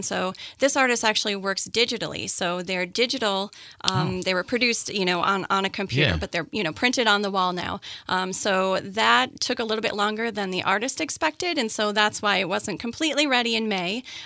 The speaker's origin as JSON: {"language": "English", "region": "New York", "country": "United States", "lives_now": "Montana, United States", "said": "I'm originally from northern New York. I went to school in Florida, and then I moved out here about 11 years ago."}